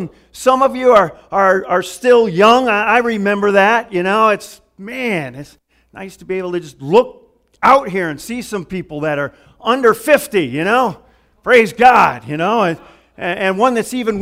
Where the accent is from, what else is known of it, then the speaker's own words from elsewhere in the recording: Michigan, United States; See, I grew up in Michigan, so I get back maybe once every 10 years for something like this.